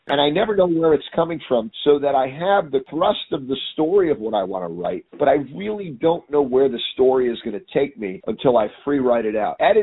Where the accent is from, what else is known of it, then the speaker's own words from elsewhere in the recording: Yonkers, New York, United States; I grew up in Yonkers, New York, and much of the book is based in Yonkers. And I grew up in a multicultural area with significant difference in the ethnicities.